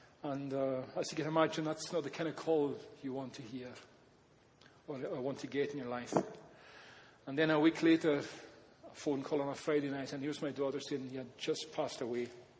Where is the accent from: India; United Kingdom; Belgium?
United Kingdom; Scotland; moved away as an adult; now in Canada; So born and brought up in Scotland and moved to Canada in 2007, my wife and I moved here